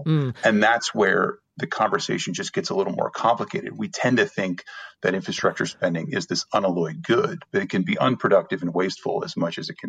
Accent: Ohio, United States; I'm from Ohio originally, and in Southeast Ohio, there's a county, Scioto County, that sits along the Ohio River.

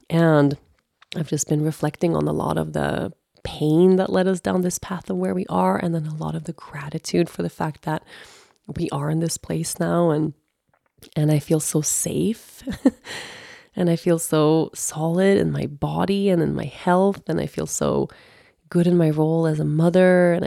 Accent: Sweden; English is a second language; I mean, I lived literally 15 years I was away from Sweden. I was in Costa Rica, I was in the States, I was in Aruba

